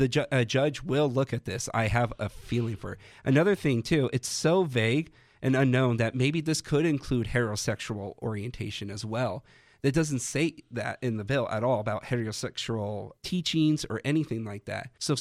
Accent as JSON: {"language": "English", "region": "Virginia", "country": "United States", "tie": "born or raised there", "said": "I grew up in Virginia, so I had to sign a permission slip every single year"}